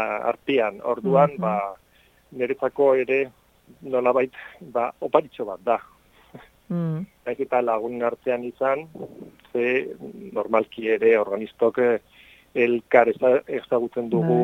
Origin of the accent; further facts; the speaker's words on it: Zumaia, Basque Country, Spain; nire herriko organista batena, Beobide, bueno, zakit ezagutzen duzuen, baino Zumaian Beobide familia oso ezaguna da.